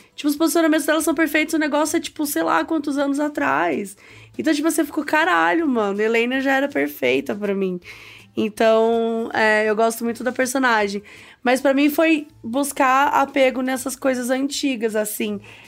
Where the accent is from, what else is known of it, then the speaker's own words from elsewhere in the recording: Minas Gerais, Brazil; Eu sou do interior de Minas